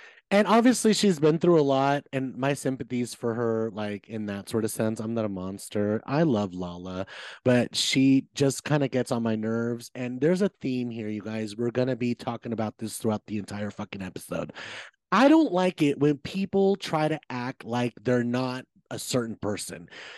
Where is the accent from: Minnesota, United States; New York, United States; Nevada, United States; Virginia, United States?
Nevada, United States; Las Vegas; Yes, honey, I'm from Vegas, so I know a cocktail waitress when I see one.